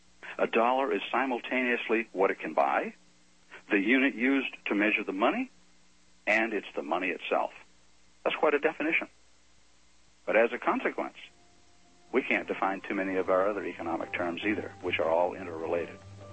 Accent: Brunswick, Maine, United States; My hometown of Brunswick, Maine began fluoridating water around 1957. I was quite young at that time. I was about 10 years old.

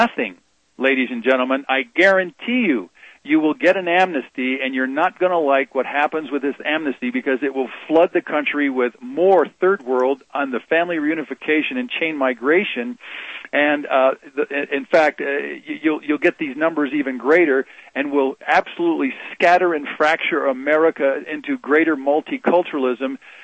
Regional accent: United States; Now, I'm an American. I don't care. I cannot be called a hyphenated American.

